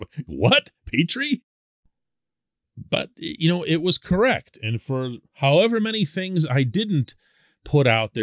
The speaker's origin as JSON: {"language": "English", "town": "Pittsburgh", "region": "Pennsylvania", "country": "United States", "tie": "born or raised there", "said": "mostly to Serbia, my family's ancestral homeland. I'm born and raised in Pittsburgh, but everybody that my mother and father were related to are still over there."}